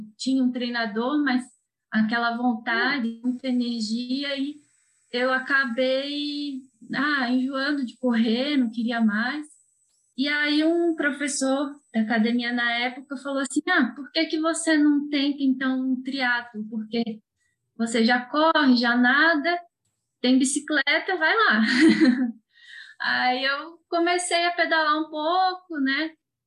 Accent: Rio de Janeiro, Brazil; Eu sou do Rio de Janeiro.

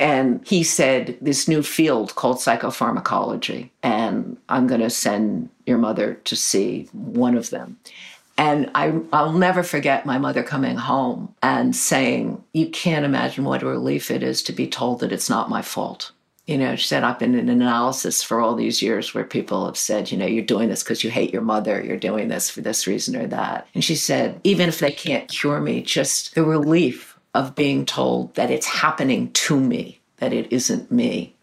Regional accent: New York City, New York, United States; and I grew up in Greenwich Village. So the kids who went to PS 41 with me, it was like a real mix

